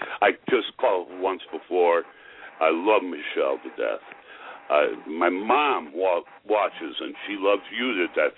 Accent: Chicago, Illinois, United States; I'm from Chicago.

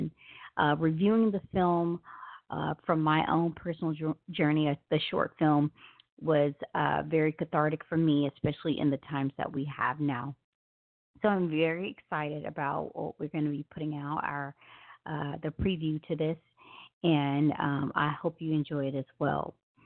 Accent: Memphis, Tennessee, United States; And as you may know, hence my name and company's name, I am from Memphis, Tennessee.

